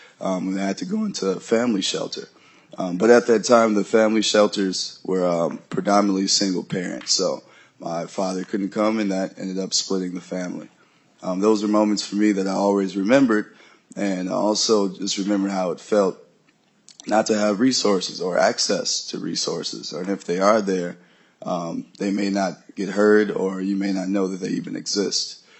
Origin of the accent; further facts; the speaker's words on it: Chicago, Illinois, United States; now in Minnesota, United States; I'm from Chicago initially, and my parents wanted to take a leap of faith of moving here to Minnesota